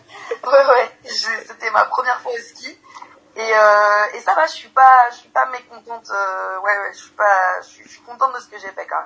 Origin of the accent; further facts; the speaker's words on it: Paris, Île-de-France, France; moi je viens pas de banlieue, je viens de Paris, d'un quartier proche périphérie parisienne